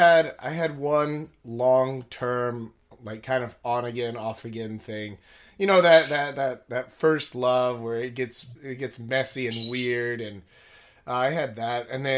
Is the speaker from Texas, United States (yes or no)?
yes; Texas, United States; now in Korea; Well, originally I'm from Texas, and I came to Korea back in 2009, and I've been here since then with just like a break here or there to go home, visit family